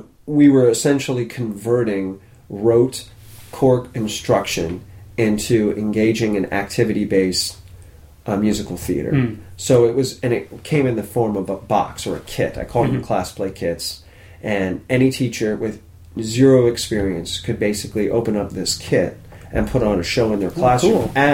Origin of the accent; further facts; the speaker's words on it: Washington, D.C. area, United States; I was born in Washington, D.C. Yeah. I grew up outside D.C.